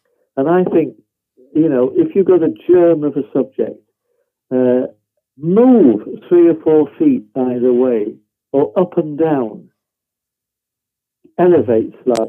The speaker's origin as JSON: {"language": "English", "region": "England", "country": "United Kingdom", "said": "I suppose I'm hopelessly English, aren't I?"}